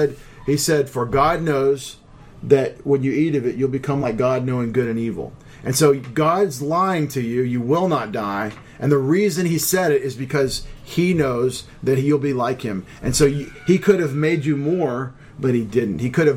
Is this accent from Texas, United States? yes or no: yes; Texas, United States; And I grew up in Texas. And there's a lot of people down in Texas